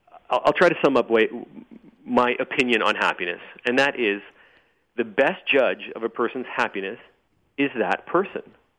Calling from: Vancouver, British Columbia, Canada; I'm calling from Vancouver, Canada

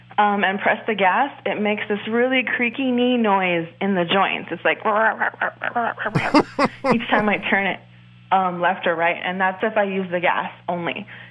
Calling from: Yucaipa, California, United States; I'm calling from Yucaipa, California.

